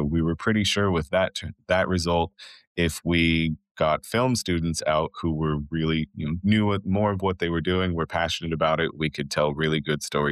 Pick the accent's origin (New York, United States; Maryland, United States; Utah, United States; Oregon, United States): Oregon, United States; I was definitely determined to get away from my hometown. Oregon, I was not convinced that I would ever leave, which is probably what most people that grew up in Oregon would say.